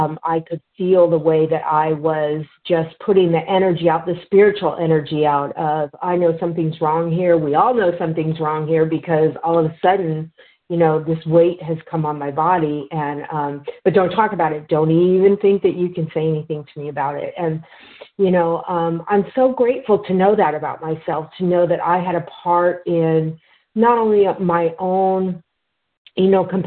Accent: Santa Clara, California, United States; I am from Santa Clara, California.

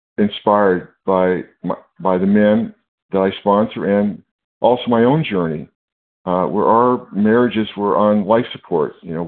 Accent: California, United States; I'm from California.

